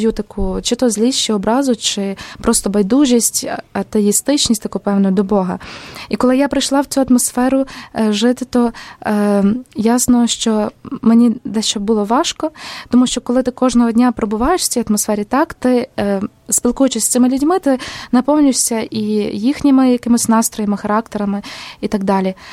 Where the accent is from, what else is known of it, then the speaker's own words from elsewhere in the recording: Ivano-Frankivsk, Ivano-Frankivsk Oblast, Ukraine; і я з Івано-Франківська.